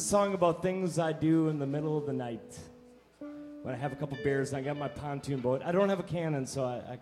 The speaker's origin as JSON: {"language": "English", "region": "Minnesota", "country": "United States", "said": "I'm from Minnesota, we got pontoon boats up there."}